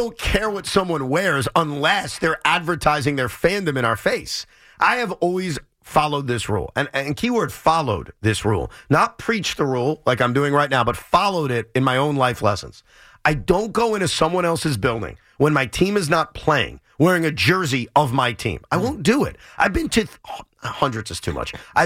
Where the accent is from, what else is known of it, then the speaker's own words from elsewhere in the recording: New York City, New York, United States; I'm just a New Yorker. I just want to have fun.